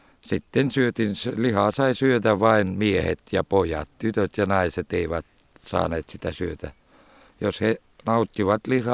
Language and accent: Finnish; Venehjärvi, Republic of Karelia, Russia; No Pohrotsa ja Venehjärve minun kotikylässä juhlittiin sillä tavalla samoin elokuun 27. päivä